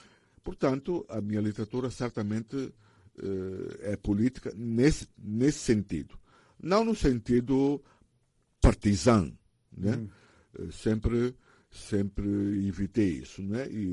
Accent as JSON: {"language": "Portuguese", "country": "Angola", "said": "sobre quem nós somos, nós angolanos"}